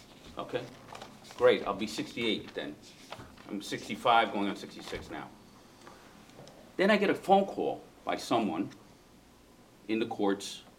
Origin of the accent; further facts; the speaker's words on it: New York City, New York, United States; I'm originally from New York City, and I had an attorney in New York City that represented me in my divorce